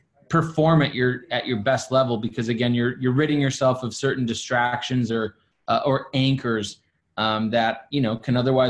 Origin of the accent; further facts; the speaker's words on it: Milwaukee, Wisconsin, United States; also born or lived in New York City, United States / Miami, United States; then to New York City for a year, then to Miami for 5 years, and now ultimately back to my hometown here in Milwaukee.